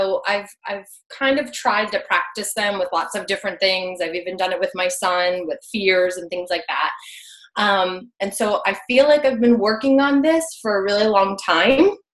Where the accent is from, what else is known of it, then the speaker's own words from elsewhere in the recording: Virginia, United States; Virginia.